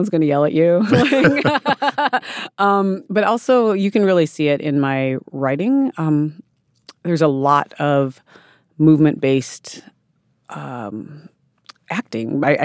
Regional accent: South Dakota, United States; I grew up in South Dakota, where my Lakota people are from. But I was adopted at a young age, an open adoption to a white family who had worked on the reservation for a long time, the reservation that I'm from.

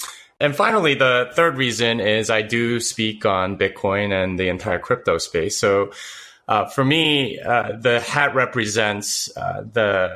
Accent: Austin, Texas, United States; let people know that's where I'm from, right? Like when I go to conferences and things, it's, hey, where are you coming in from? I'm coming from Austin. You can't tell from the hat.

